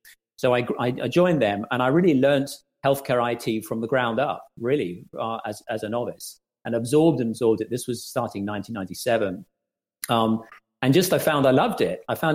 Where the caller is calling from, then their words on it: New Malden, London, United Kingdom; I'm calling in from the London suburbs. So I'm based in a little suburb called New Malden, which is near Wimbledon